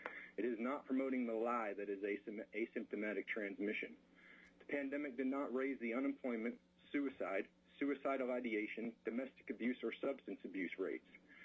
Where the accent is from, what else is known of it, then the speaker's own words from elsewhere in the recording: Fairbanks, Alaska, United States; I am from Fairbanks and am representing myself, my wife, and my daughter